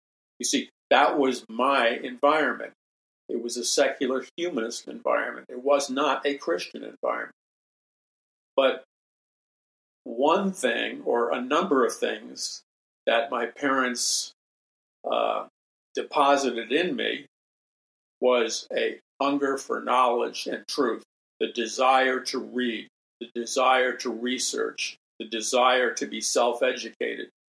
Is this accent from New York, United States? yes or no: yes; New York City, New York, United States; also born or lived in Columbia, Missouri; growing up in New York City, I attended the University of Missouri in Columbia, Missouri